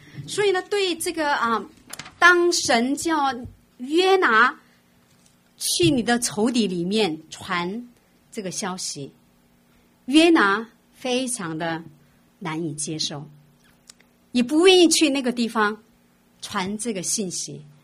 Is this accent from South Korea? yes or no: yes; South Korea; Chinese is a second language; 好像我们韩国人啊对于日本人